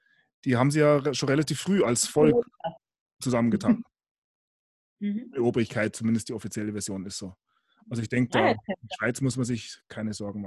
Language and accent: German; Bavaria, Germany; aber in Österreicher kenne ich als Bayer.